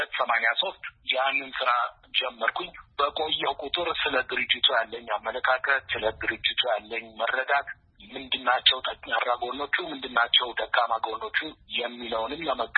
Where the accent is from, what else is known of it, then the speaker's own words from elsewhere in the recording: Addis Ababa, Ethiopia; also born or lived in Beirut; ተወልጄ ያደኩት እዚሁ አዲስ አበባ ነው